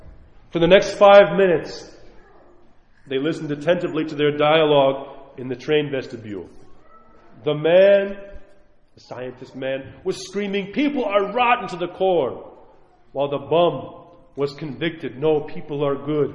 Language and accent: English; New York, United States; Forgive my language. I'm a New Yorker. Sorry.